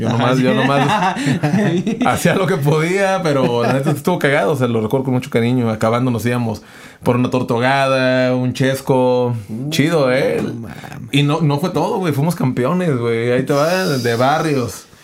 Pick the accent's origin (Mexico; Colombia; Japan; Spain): Mexico; Sayula, Jalisco; Ajá, entonces pues yo soy de Sayula y allá crecí.